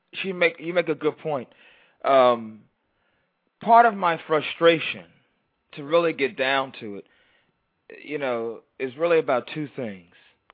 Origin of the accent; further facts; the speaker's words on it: Philadelphia, Pennsylvania, United States; And I grew up poor in North Philly.